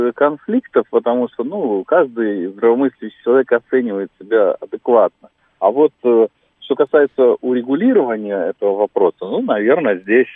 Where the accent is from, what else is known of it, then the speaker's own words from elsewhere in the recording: Moscow, Russia; да, я из Москвы.